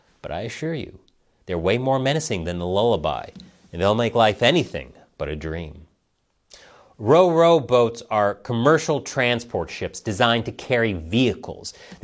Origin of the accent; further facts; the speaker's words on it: United States; As an American, it makes me thankful for the Third Amendment